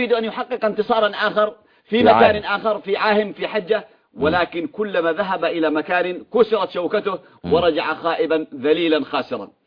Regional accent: Yemen; وإذا أراد إنسان أن يسب إنسان عندنا في اليمن ماذا يقول له؟

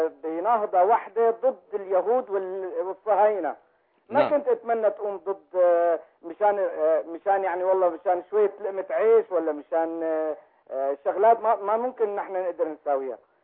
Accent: Damascus, Damascus Governorate, Syria; أيوة أنا من الشام من دمشق

